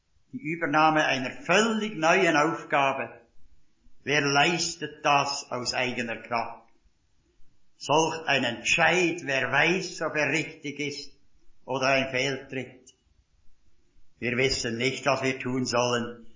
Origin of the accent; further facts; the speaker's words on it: Bern, Switzerland; accent: Bernese dialect; sie haben eine ausgesprochene Sympathie für uns Berner. Zuerst sprach ich in den Wochengottesdiensten meinen Berner Dialekt.